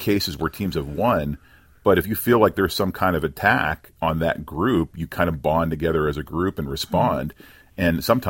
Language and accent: English; Pittsburgh, Pennsylvania, United States; So I grew up in Pittsburgh in the 70s, and I was, I guess, kind of lucky in a way.